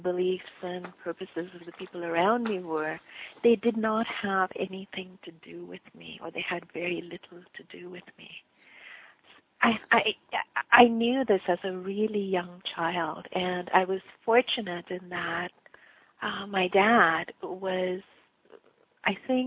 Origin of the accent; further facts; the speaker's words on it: India; I was born and raised in India. Mm-hmm. And grew up there kind of in the 50s and early 60s.